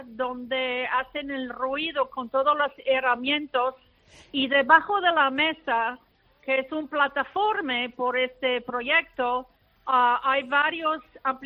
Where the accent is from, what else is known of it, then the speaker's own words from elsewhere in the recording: Canada; also born or lived in Montreal; yo soy canadiense, viví en Montreal